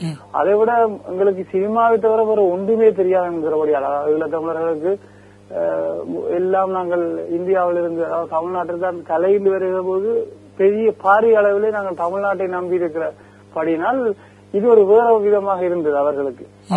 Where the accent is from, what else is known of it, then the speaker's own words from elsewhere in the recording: Sri Lanka; born there; ஈழத்தில் பிறந்தேன், இழுபட்டு வந்தேன்